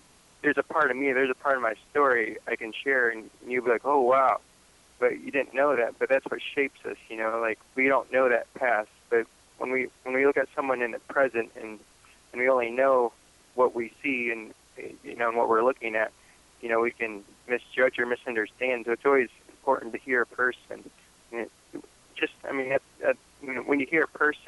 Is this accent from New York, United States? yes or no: no; Ohio, United States; Well, there was back at home in Ohio. I read something that we had an open mic, so just in my hometown